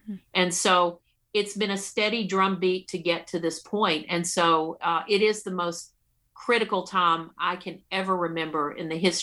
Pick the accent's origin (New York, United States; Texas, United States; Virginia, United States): Virginia, United States; which was a proposal out of my home state of Virginia, where I grew up.